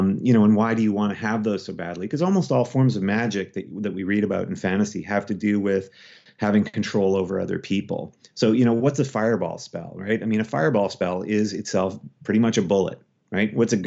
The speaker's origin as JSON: {"language": "English", "country": "Canada", "said": "being Canadian, we often sort of look at the United States and the American relationship to guns as, and if you're a liberal like me, if you're kind of left to center"}